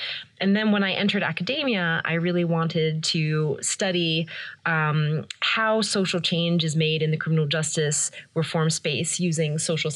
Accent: New Hyde Park, New York, United States; Well, I grew up here on Long Island. I've been told I don't have a Long Island accent

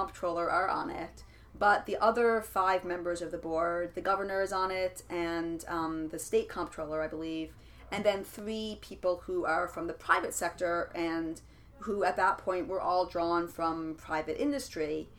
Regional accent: New York, United States; kind of growing up in New York

